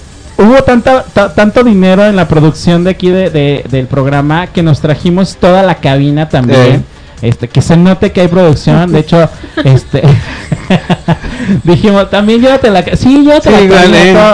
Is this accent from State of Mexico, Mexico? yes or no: no; Jalisco, Mexico; Que se note que venimos de los Altos de Jalisco.